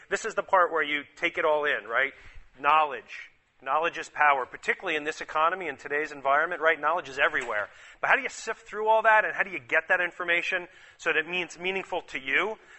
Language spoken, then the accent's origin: English; New Jersey, United States; But I grew up in northern New Jersey.